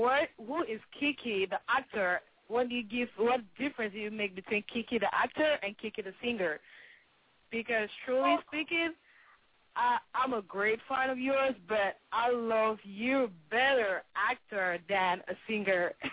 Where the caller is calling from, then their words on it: Maryland, United States; I'm calling from Maryland.